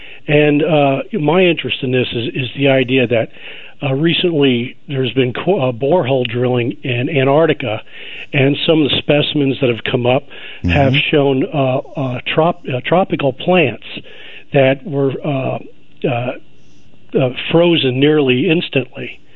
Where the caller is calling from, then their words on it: Hagerstown, Maryland, United States; I'm actually calling from Hagerstown, Maryland.